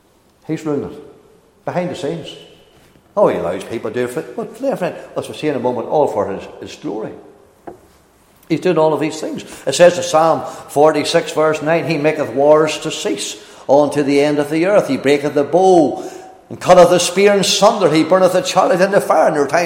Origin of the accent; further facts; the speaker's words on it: Northern Ireland, United Kingdom; Why is it you're from Australia and I'm from Northern Ireland?